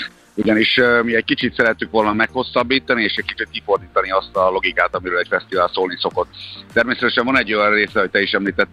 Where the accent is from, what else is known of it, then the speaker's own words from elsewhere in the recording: Sopron, Győr-Moson-Sopron, Hungary; én ugye soproni származású vagyok, ott éltem az életem első felét nagyjából